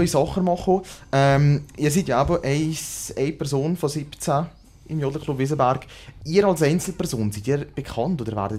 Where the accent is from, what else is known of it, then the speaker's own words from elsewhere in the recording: Valais, Switzerland; da fallen jetzt mir als Walliser natürlich schon so Sätze beispielsweise wie ich danke, mich an dir auf oder ich brauche dich, es fällt mir natürlich auf.